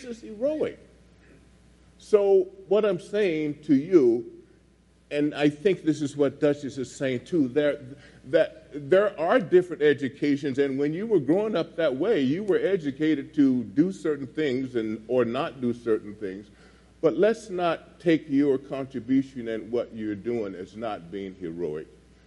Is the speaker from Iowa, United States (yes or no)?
no; Winston-Salem, North Carolina, United States; I grew up in Winston-Salem, was where Krispy Kremes come from.